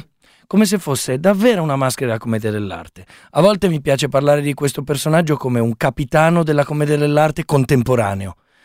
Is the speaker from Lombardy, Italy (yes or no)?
yes; Milan, Lombardy, Italy; io non sono bosniaco, io sono milanese, sono della Barona.